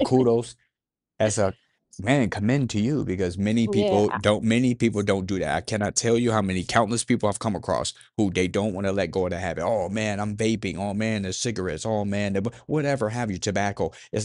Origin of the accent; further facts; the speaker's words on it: Las Vegas, Nevada, United States; I mean, come on, I'm from Vegas, born and raised.